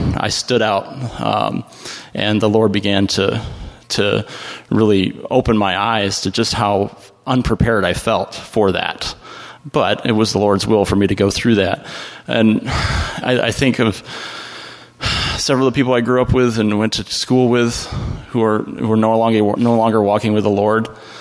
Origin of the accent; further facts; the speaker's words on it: Michigan, United States; So, I grew up in the Christian schools and then went off to college. I went to college 15 minutes from home. So again, this bubble only gets stronger and more reinforced. It was a Christian college, Calvin College in Grand Rapids